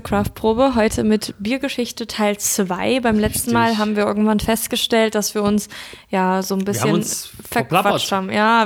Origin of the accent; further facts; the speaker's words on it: Hesse, Germany; Also ich komme auch aus Hessen und da sagt